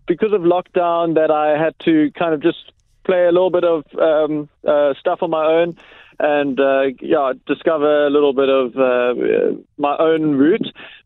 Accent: Johannesburg, Gauteng, South Africa; born there; I was born in Joburg.

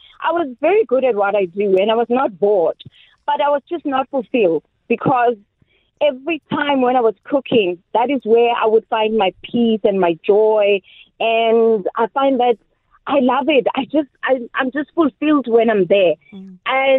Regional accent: South Africa; as an African, as South African, we should celebrate our food

